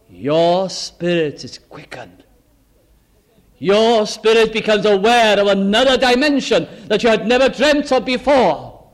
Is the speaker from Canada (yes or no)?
no; Wales, United Kingdom; As Welsh people and people that live in Wales, we are fully aware of how we love singing great and glorious hymns, either in English or in Welsh.